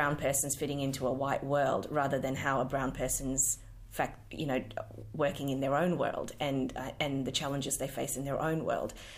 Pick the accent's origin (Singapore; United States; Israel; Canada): Singapore; I grew up in Singapore mainly, so the books we got there were from, I guess you could say the British Empire type reading list.